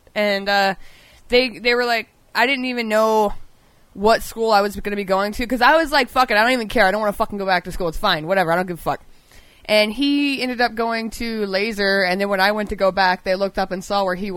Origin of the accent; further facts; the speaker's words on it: Montana, United States; when you're born and raised in Montana and you're half black